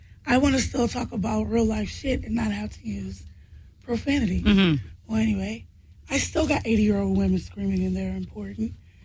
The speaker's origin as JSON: {"language": "English", "region": "Midwest", "country": "United States", "said": "We is from the Midwest."}